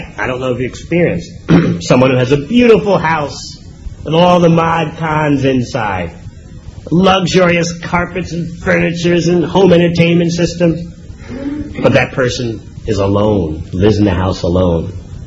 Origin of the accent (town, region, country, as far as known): New York, United States; born or raised there